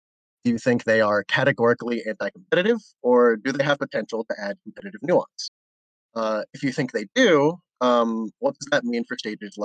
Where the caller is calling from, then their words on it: New Jersey, United States; I'm calling in from New Jersey, as per usual.